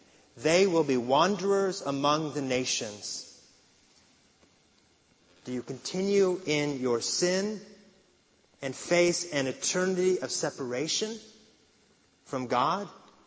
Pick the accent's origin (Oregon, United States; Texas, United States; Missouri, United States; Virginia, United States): Oregon, United States; And growing up in Oregon, I didn't know a lot of Christians.